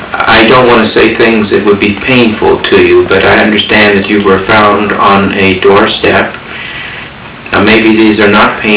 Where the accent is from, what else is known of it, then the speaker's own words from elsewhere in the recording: Hebron, Ohio, United States; I'm from near Hebron, Ohio. I'm from Ohio too